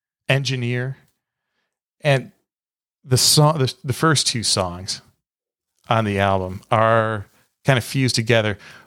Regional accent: Texas, United States; Growing up in Texas in the late 60s and early, all throughout the 70s, maybe in the 80s

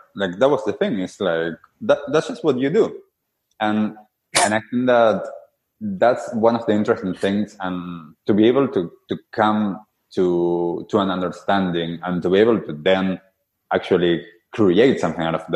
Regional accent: Argentina; growing up in Argentina, you see that inequality in the street.

